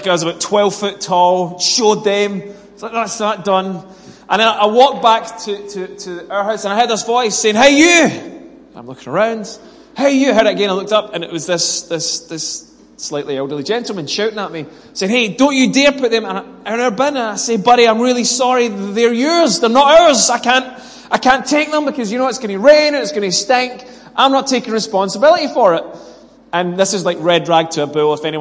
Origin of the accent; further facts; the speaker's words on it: United Kingdom; We're so British that we never say anything, but we tut and we roll our eyes.